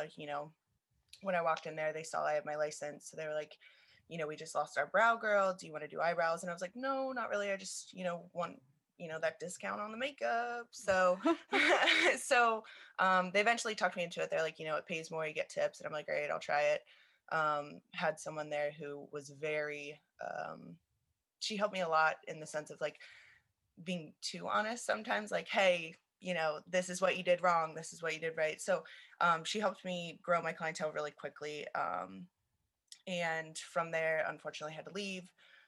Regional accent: Lancaster, Pennsylvania, United States; now in West Chester, United States; I'm originally from Lancaster. I moved out to Westchester because I think it was 19

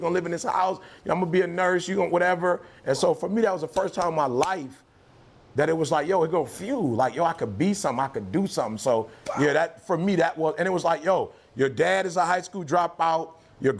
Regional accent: Detroit, Michigan, United States; I'm from Detroit. So it's U of M or it's Michigan State.

